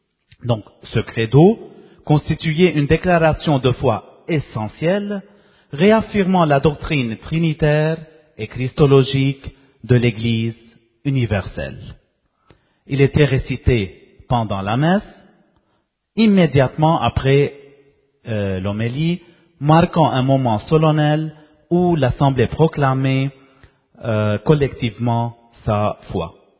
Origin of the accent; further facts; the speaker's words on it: Lebanon; French is a second language; je suis Libanais, Maronite